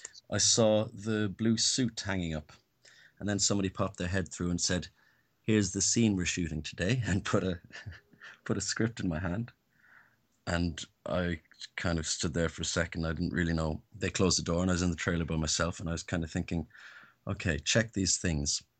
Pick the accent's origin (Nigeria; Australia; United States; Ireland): Ireland; also born or lived in Canary Islands; now in United Kingdom; When I was growing up in Ireland, I didn't have BBC